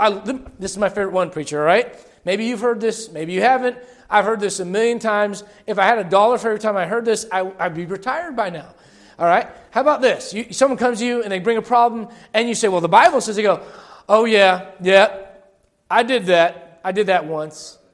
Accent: Denver, Colorado, United States; By the way, I'm from Denver, all right?

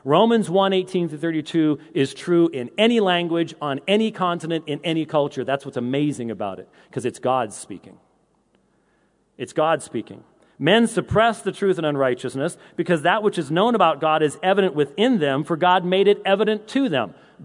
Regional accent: Scotland, United Kingdom; I'm Scottish

